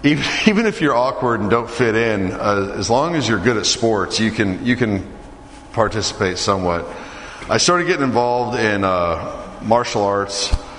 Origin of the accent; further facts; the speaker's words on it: Fort Worth, Texas, United States; born there; I was born in Fort Worth, Texas. Actually, at the time, there was just one hospital, Fort Worth General, I think is actually what it was called.